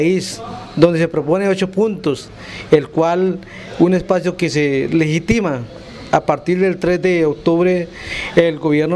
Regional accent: Arauca, Colombia; soy de Arauca, Escatidar, miembro de la Cumbre Agraria por parte de la Organización Nacional Indígena de Colombia.

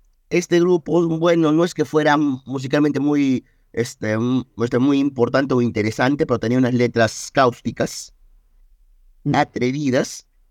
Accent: Peru; Porque yo vengo del Perú.

